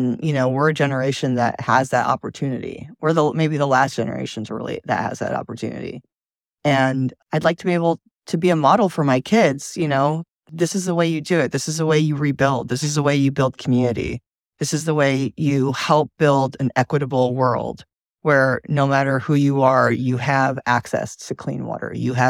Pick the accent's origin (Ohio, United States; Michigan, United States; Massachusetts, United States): Michigan, United States; I grew up in Michigan. And so I still have a lot of friends there, family friends.